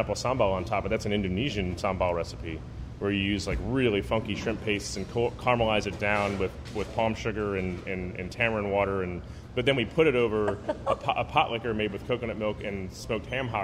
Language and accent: English; New Orleans, Louisiana, United States; I'm a guy from New Orleans. I just grew up with a lot of Vietnamese friends going to their houses and eating bánh xèo crepes and all these things.